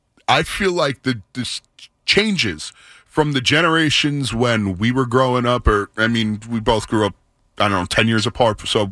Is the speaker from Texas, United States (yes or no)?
no; New York, United States; I grew up like 4 or 5 miles from there.